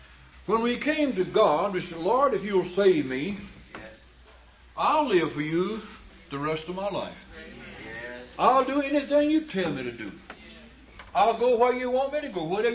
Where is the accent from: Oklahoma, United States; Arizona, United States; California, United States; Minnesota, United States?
Oklahoma, United States; We grew up together back in Oklahoma.